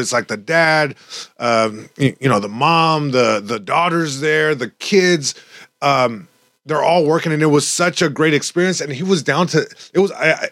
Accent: Long Beach, California, United States; So I grew up on Fifth and Magnolia, and he grew up, I mean, pretty dang close, like next street over from Magnolia.

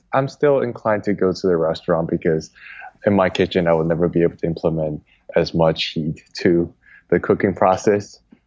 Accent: Taiwan; As a kid growing up in Taiwan

